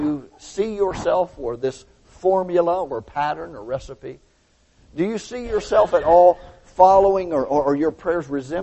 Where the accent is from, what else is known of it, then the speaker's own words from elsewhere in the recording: Tampa, Florida, United States; I can remember growing up in Tampa